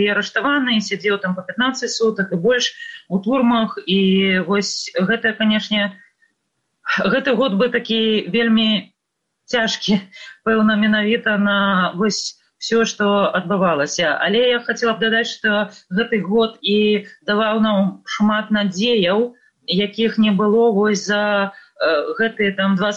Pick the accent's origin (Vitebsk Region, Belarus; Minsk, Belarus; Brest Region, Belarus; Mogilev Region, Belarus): Vitebsk Region, Belarus; Vitebsk; moved away as an adult; now in Vilnius, Lithuania; Я прыехала з Віцебска, і, у прынцыпе, мой выбар, ён быў такі, з аднаго боку ён быў такі складаны